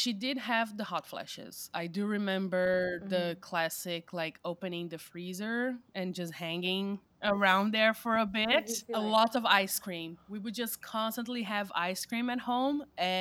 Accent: Brazil; English is a second language; moved away as an adult; now in Germany; I'm originally from Brazil and I'm currently living in Germany

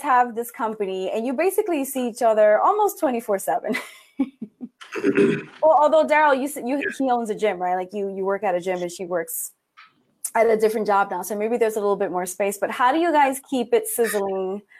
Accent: Bronx, New York, United States; I grew up in the Bronx, so there was, I would say, less racism, only because I was amongst my people.

